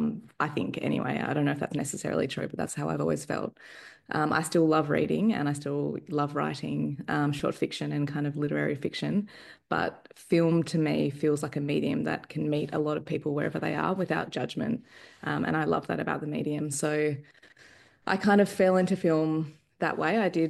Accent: Perth, Western Australia, Australia; now in Melbourne, Australia; I grew up in Perth, and left Perth and moved to Melbourne.

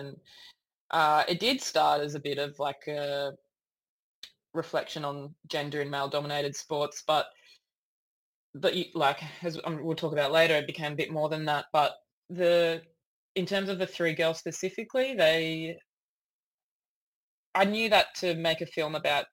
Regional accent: New South Wales, Australia; I grew up on the New South Wales Central Coast, so beautiful place to grow up, not too much happening

